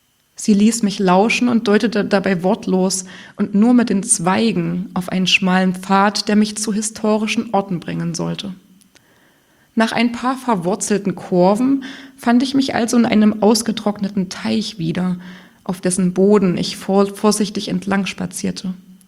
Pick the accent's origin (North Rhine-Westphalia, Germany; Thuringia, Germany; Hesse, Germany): Thuringia, Germany; anstimmte, ich kann nicht anders als Thüringerin, hüpfte er sogar im Takt auf dem Wasser herum und freute sich.